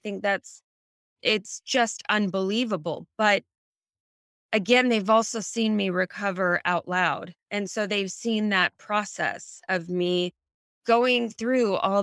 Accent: California, United States; I grew up in the Silicon Valley, so I was around a lot of kids who had very high-powered parents

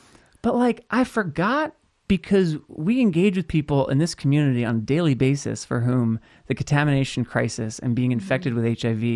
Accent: Colorado, United States; now in Los Angeles, United States; Like, I'm from Colorado, but, you know, now I live here.

